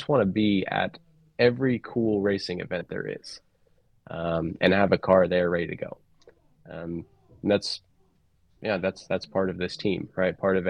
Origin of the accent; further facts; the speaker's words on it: Pennsylvania, United States; also born or lived in New Jersey / Connecticut / Florida / Colorado; But I grew up in Pennsylvania, then Connecticut, a little Florida.